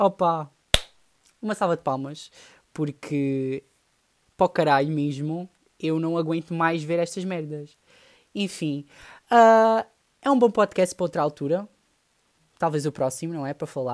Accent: Elvas, Alentejo, Portugal; tenho 19 anos e venho de Elvas de Alentejo.

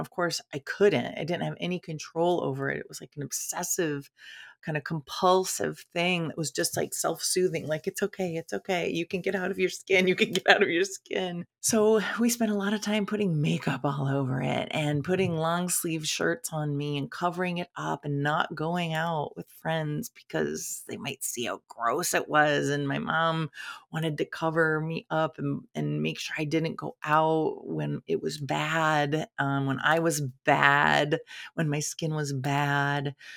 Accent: Ohio, United States; And that was just extra, if you know what I mean, for a young kid growing up in Ohio.

